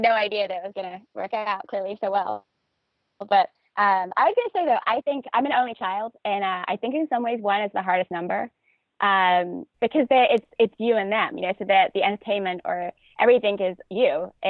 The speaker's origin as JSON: {"language": "English", "region": "London", "country": "United Kingdom", "tie": "born or raised there", "said": "growing up in North London with not a big family."}